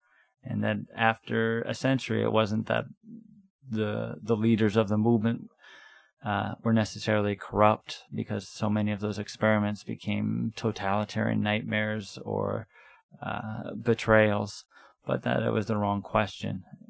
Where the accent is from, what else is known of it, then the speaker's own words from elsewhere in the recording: San Francisco, California, United States; I'm from San Francisco, where I work with Direct Action to Stop the War.